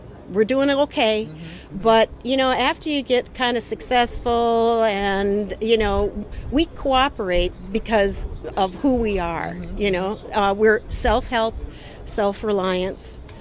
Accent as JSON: {"language": "English", "region": "Pacific Northwest", "country": "United States", "said": "I'm from the Northwest. This is normal."}